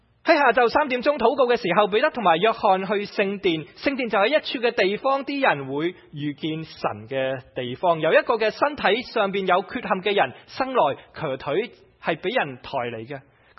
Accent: China; 我们中国人都有一句啦，期望越大又怎样？

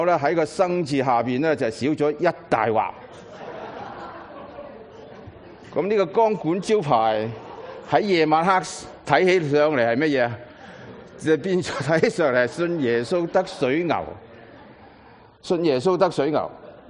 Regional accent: Hong Kong; 大約在六七十年前，我在香港長大的時候，

